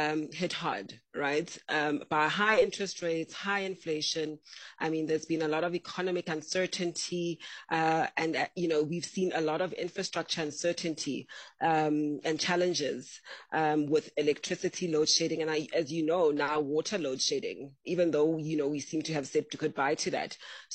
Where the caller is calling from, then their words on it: Johannesburg, Gauteng, South Africa; I'm saying hi from Windy Johannesburg, by the way.